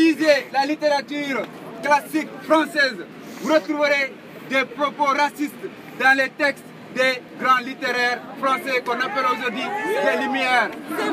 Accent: Senegal; now in France; Je viens du Sénégal. Je suis africain. Je suis universaliste. Je suis encore étudiant.

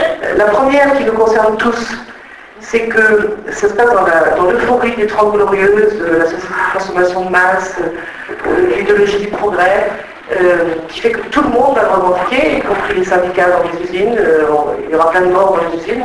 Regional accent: Nouvelle-Aquitaine, France; born there; je suis moi-même fille d'agriculteur, je suis née dans le Poitou-Charentes sur une ferme.

